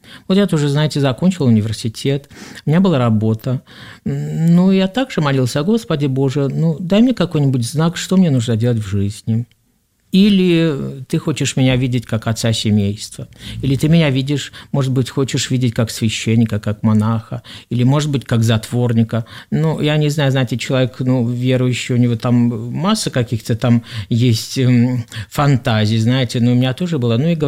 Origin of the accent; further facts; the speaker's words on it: Belarus; Я сам из Белоруссии.